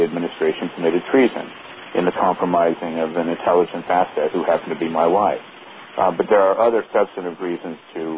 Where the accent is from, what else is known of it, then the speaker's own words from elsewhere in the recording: United States; Well, I say this as an American more than as a partisan